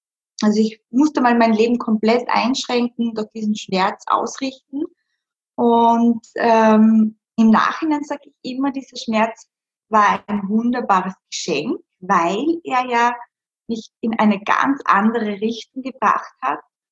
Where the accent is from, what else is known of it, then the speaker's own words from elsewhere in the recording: Styria, Austria; moved away as an adult; now in Vienna, Austria; ich wohne in Wien seit ungefähr 10 Jahren, ich komme ursprünglich aus der Steiermark und ich bin damals für einen Job nach Wien gegangen